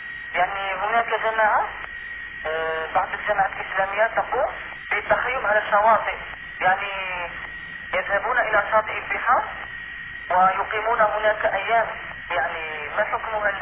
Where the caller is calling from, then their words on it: Algeria; يعني أنا ضرب الهاتف من الجزائر